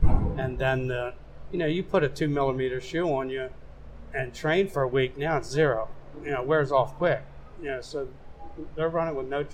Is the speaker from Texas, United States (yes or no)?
no; Mayo, Maryland, United States; No, I grew up in Mayo, Maryland.